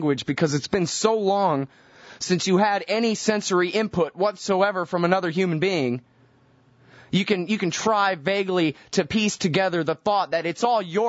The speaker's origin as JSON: {"language": "English", "country": "United States", "said": "I'm just an American."}